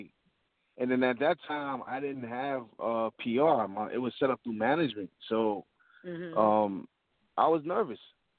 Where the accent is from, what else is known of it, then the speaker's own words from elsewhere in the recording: Bronx, New York, United States; And I'm from the Bronx, so of course I'm you know, do what I do, sponsor anything in the Bronx.